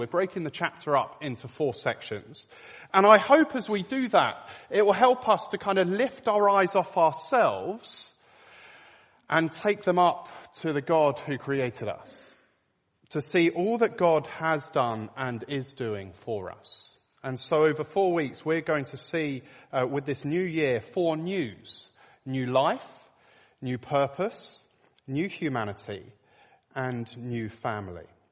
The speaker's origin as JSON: {"language": "English", "country": "United Kingdom", "said": "I found an article this week that said apparently a third of Brits make New Year's resolutions, so we're not average Brits in this room."}